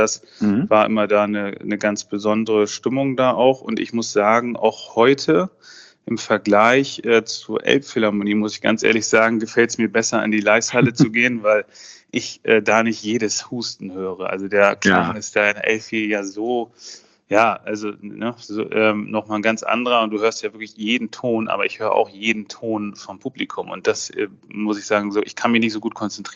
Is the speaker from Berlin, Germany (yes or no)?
no; Mecklenburg-Vorpommern, Germany; kommt aus meiner Region, wo ich aufgewachsen bin, Vorpommern-Rügen.